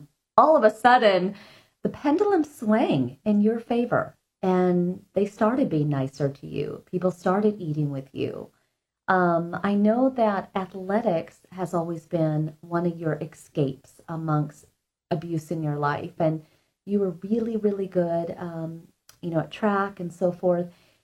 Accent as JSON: {"language": "English", "region": "Oregon", "country": "United States", "said": "Now, I'm from Oregon, so I can definitely understand this next chapter of your story"}